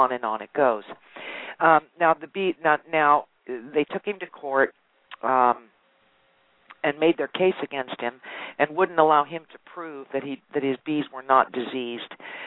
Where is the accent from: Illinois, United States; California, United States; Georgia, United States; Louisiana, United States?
Illinois, United States; Now, I'm from Illinois originally, so I'm somewhat distressed at many of the news items that I bring up on the program that are about my home state